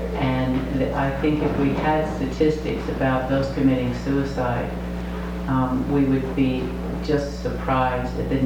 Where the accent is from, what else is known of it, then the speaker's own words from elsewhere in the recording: Arlington, Washington, United States; I'm from Arlington, Washington.